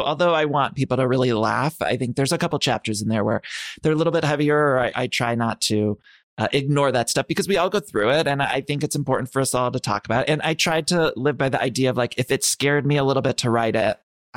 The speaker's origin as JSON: {"language": "English", "region": "Ohio", "country": "United States", "tie": "born or raised there", "said": "And I grew up in Ohio, where oftentimes, especially of that era, you just sort of sweep things under the rug."}